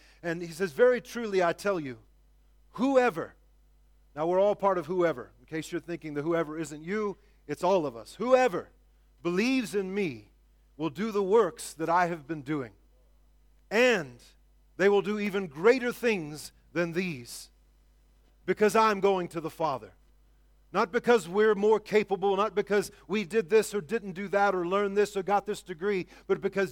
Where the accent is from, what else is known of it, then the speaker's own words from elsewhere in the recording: United States; And to me as an American, it breaks my heart because it means as a nation, as big as we are, we don't fully get it yet.